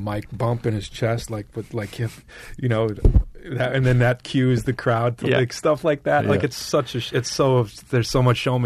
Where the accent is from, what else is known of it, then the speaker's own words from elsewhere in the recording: Madison, Wisconsin, United States; I'm from Madison, Wisconsin.